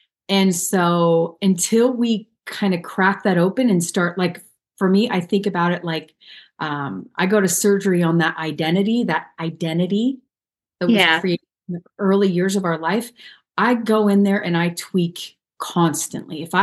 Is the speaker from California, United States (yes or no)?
yes; San Diego, California, United States; now in Arizona, United States; I'm from San Diego. I moved to Arizona 3 years ago, almost exactly. Had to get out of California, girl.